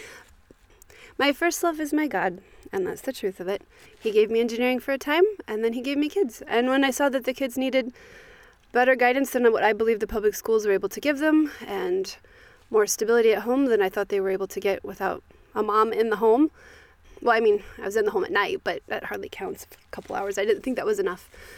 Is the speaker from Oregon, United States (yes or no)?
yes; Newport, Oregon, United States; Well, it's kind of lonely. I was part of a conservative Christian bubble, small little group.